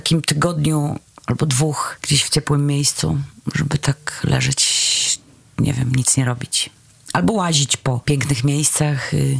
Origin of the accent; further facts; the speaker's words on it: Legnica, Lower Silesian Voivodeship, Poland; Ja pochodzę z miasta Legnica.